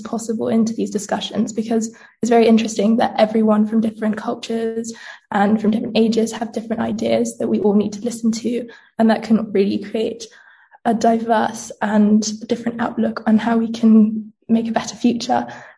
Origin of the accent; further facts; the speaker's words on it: Verona, Veneto, Italy; the zoo close to where I grew up in Verona